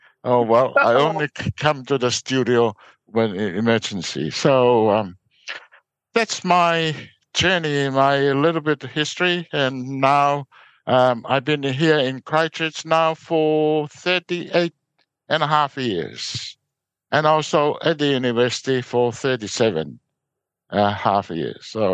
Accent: Tonga; moved away; As I came out from Tonga, I didn't know there's a justice of peace

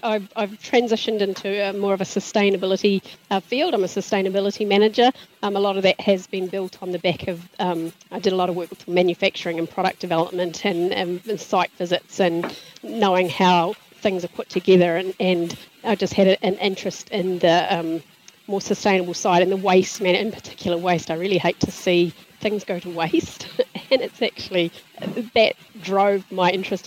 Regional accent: Whangarei, Northland, New Zealand; also born or lived in Waikato; now in Auckland, New Zealand; I grew up in Whangarei, university in the Waikato, and basically after a stint overseas, I've been stuck in Auckland for the last 20 years. I'm raising my family here and working here. I consider myself from the north

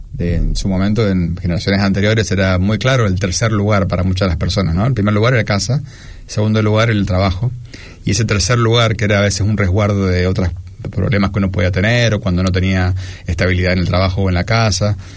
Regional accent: Mendoza, Argentina; moved away as an adult; now in New Zealand; Soy de Mendoza, Argentina. Llevo aquí 10 años y medio casi.

